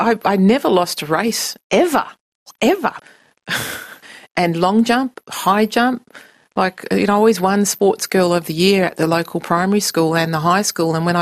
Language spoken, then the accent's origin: English; Lockridge, Western Australia, Australia; Well, I grew up in Lockridge. And our house is still standing there.